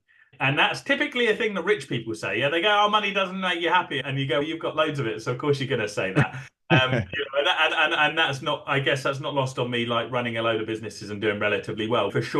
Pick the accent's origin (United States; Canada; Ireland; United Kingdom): United Kingdom; Scotland; born there; I was actually born in Scotland, and not many people know that about me because of my accent, and that I'm as far south in the UK as you can go.